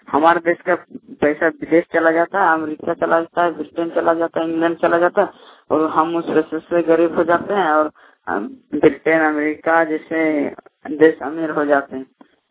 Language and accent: Hindi; Jharkhand, India; मैं झारखंड का जिला बोकारो का रहने वाला हूँ।